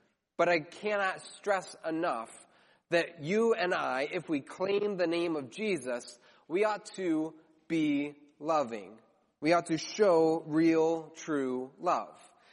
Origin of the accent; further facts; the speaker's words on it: Chicago, Illinois, United States; when we moved up here, being born and raised in Chicago, one of the things that surprised me the most was how nice Packers fans are.